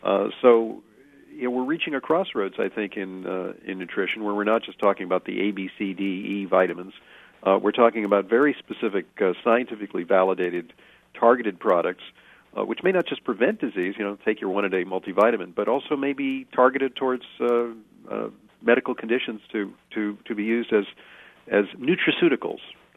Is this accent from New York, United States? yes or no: yes; New York, United States; But people in my hometown, New York, are pretty nutritionally sophisticated